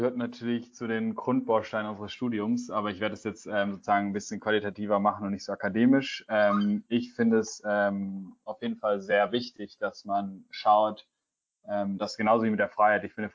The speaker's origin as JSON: {"language": "German", "region": "Southern Germany", "country": "Germany", "said": "Komme eigentlich aus Süddeutschland, da ist meine Heimat"}